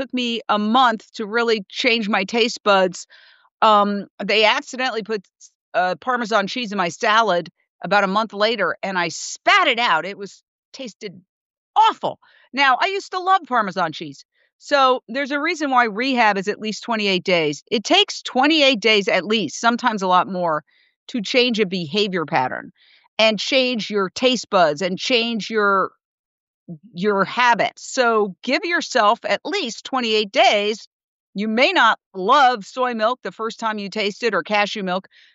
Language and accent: English; New York, United States; Then I came back to my hometown, New York. I was raised in Midtown Manhattan, ended up working at WCBS TV.